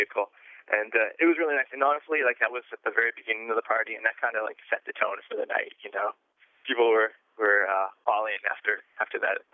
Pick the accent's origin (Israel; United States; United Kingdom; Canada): Canada; I, myself, I'm from Canada.